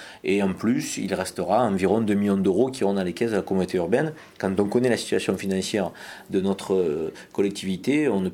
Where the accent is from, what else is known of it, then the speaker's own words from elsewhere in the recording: Marseille, Provence-Alpes-Côte d'Azur, France; je suis marseillais